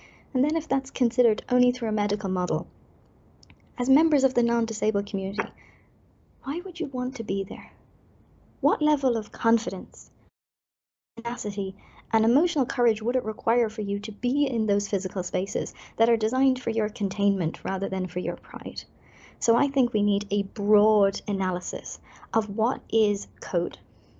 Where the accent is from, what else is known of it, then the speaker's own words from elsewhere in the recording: Ireland; I am 31 years old. And in some ways, as an Irish person, you know, through osmosis, got the learnings and the evolvement of the ADA as it moved across Europe